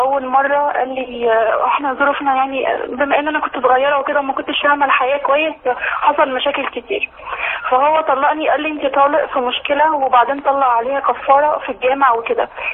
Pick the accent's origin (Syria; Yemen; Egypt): Egypt; Mansoura, Dakahlia; احنا من المنصوره،